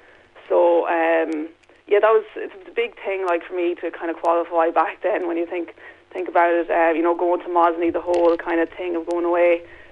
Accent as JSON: {"language": "English", "town": "Eslin", "region": "Connacht", "country": "Ireland", "said": "Yeah, fellow Leitrim person. I'm from a little place called Eslin in Leitrim."}